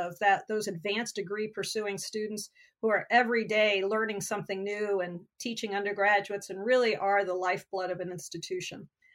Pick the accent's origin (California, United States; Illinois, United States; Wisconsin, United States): Illinois, United States; father was a teacher of religion at the Olivet Nazarene University, a small liberal arts college there in my hometown. And I grew up wanting to be a teacher.